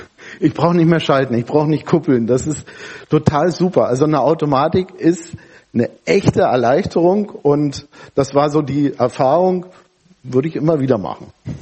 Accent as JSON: {"language": "German", "town": "Potsdam", "region": "Brandenburg", "country": "Germany", "tie": "born there", "said": "Ich komme dort aus der Ecke, ich bin geborener Potsdamer"}